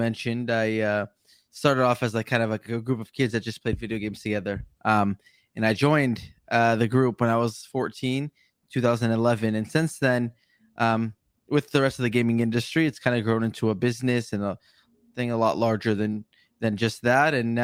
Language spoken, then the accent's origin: English; United States; I grew up in America my whole life.